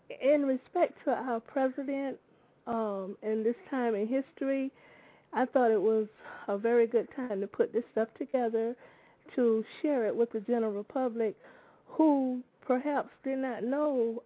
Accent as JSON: {"language": "English", "region": "the South", "country": "United States", "tie": "born or raised there", "said": "because growing up in the South, we really wasn't taught a lot about it."}